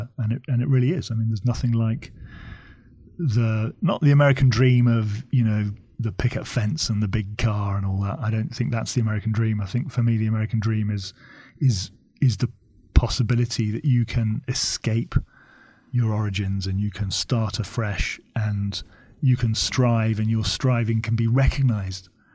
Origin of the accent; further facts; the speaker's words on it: London, United Kingdom; I'm a Londoner